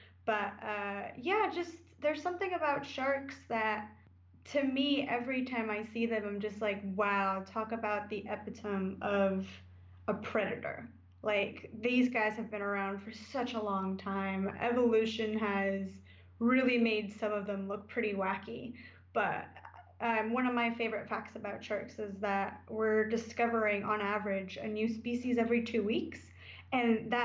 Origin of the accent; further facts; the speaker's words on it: Mexico; also born or lived in Puerto Rico / New Zealand; now in United States; I come from Puerto Rico and grew up in Mexico before I moved to the United States.